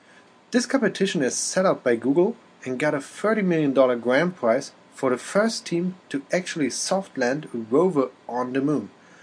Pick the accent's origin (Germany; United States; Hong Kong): Germany; Berlin; from Berlin, Germany